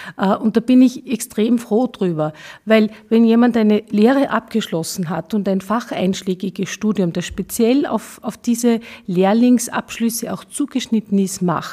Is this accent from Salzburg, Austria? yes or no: yes; Salzburg, Austria; Ich komme aus dem Pinzgau